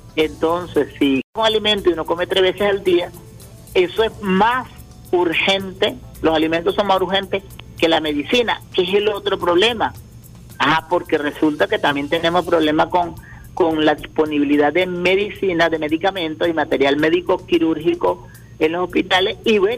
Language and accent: Spanish; Venezuela; nosotros, porque somos venezolanos y venezolanas todos